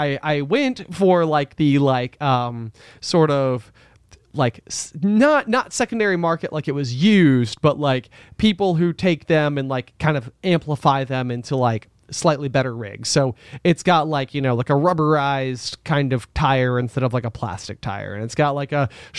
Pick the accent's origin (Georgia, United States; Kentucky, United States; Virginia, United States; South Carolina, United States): Virginia, United States; we grew up like in Franklin County, Virginia, and it like took a hold of me, and I've never been able to let it go.